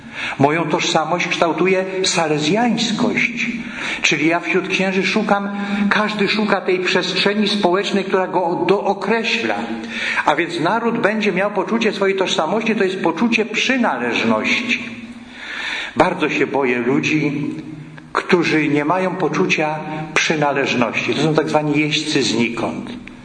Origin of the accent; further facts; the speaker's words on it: Pomeranian Voivodeship, Poland; Ja też jestem Kaszubą